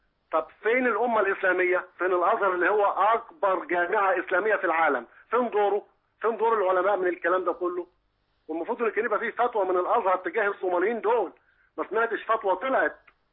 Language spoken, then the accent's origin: Arabic; Egypt; إحنا عملنا إيه كمصريين